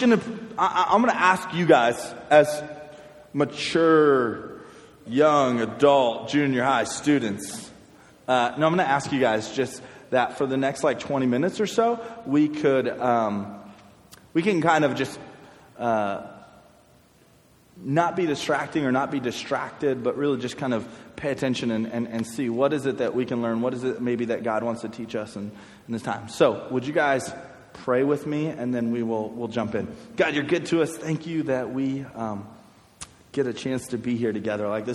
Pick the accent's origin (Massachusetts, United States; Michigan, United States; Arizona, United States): Arizona, United States; You guys realize, like, people from Arizona don't have an accent, right? Like, we just straight speak